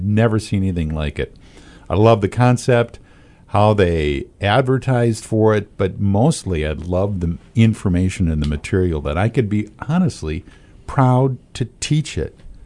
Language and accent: English; Mount Pleasant, Michigan, United States; I was shocked because, you know, I'm from Mount Pleasant, Michigan. We're not used to people getting in our face.